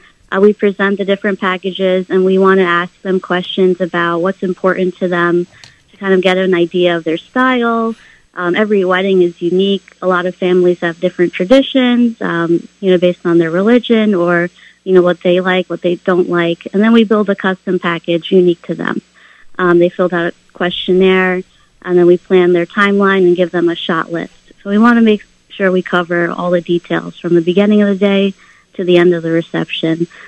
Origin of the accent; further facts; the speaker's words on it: Stamford, Connecticut, United States; also born or lived in Westchester; I'm from Stamford, Connecticut, originally Westchester, but a lot of our client base was in Greenwich